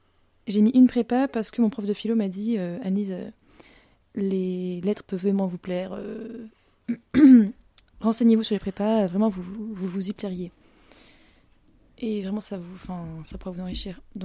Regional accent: Le Pègue, Auvergne-Rhône-Alpes, France; J'ai grandi dans la Drôme provençale. Alors, le petit village dans lequel j'ai grandi s'appelle Le Peg. C'est une commune de 300 habitants, dans une région magnifique

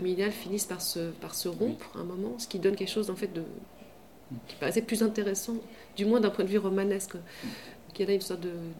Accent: Belgium; born there; moi aussi je suis née en Belgique et je suis encore belge

